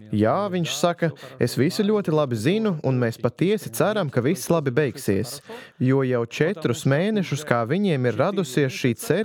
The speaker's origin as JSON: {"language": "Latvian", "country": "Ukraine", "said": "Es nesaprotu, kāpēc tagad tik ilgi cieš mana tauta. Es pats esmu no Ukrainas."}